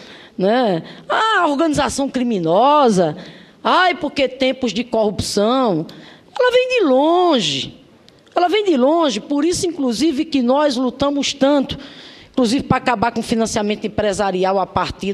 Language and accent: Portuguese; Paraíba, Brazil; Eu sou paraibana de origem. Não nasci na casa grande, não. Nasci lá na senzala, assim como ele.